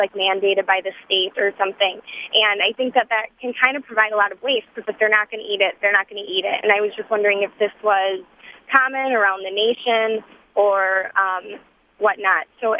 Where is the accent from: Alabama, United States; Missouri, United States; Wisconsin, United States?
Wisconsin, United States; Appleton; I am from Appleton originally as well